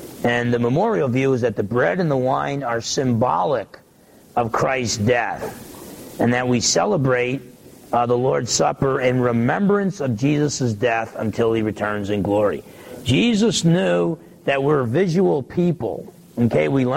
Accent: New Jersey, United States; I grew up in New Jersey.

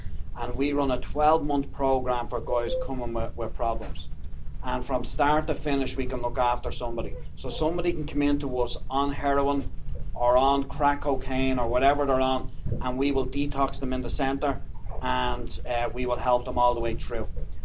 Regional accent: Jobstown, Leinster, Ireland; But I'm from Jobstown. And I grew up Catholic. Everyone in my country is Catholic, just about.

